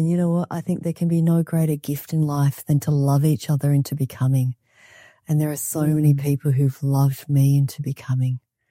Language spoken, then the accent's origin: English; Australia; moved away as an adult; also born or lived in Vietnam / Alaska; now in United States; So I'm a former child refugee. I was born in Vietnam and raised in Australia. And as an adult, I became an immigrant into the United States, into Alaska specifically.